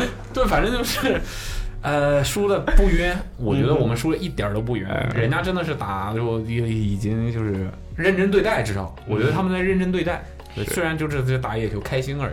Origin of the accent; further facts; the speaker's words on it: Shanghai, China; 然后知道我们从上海来，